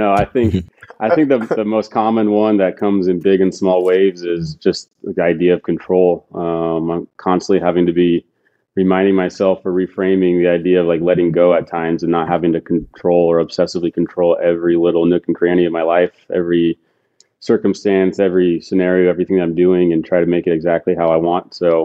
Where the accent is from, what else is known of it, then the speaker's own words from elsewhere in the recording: Las Vegas, Nevada, United States; But yeah, I guess the condensed version, I'm from Las Vegas. I grew up playing sports my whole life